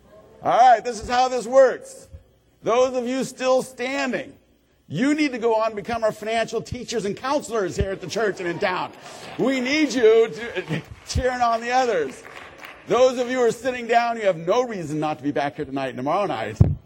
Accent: Roseville, California, United States; And this is in Roseville. I'm from the Rockland area, Roseville.

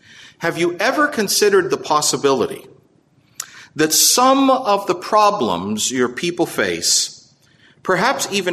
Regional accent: Ireland; Look, I'm Irish. I can do that, you know.

